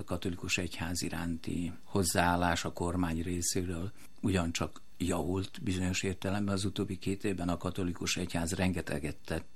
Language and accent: Hungarian; Serbia; én Szerbiából jövő magyar vagyok